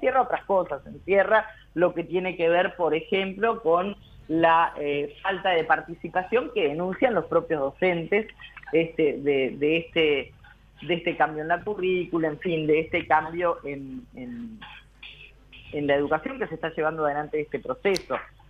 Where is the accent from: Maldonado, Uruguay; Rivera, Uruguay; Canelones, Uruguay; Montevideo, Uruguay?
Montevideo, Uruguay; now in Chuy, Uruguay; yo no soy oriunda de Chuy, como dijeron por ahí, soy oriunda de Montevideo, pero... hace 20 años que vivo entre Chuy y la zona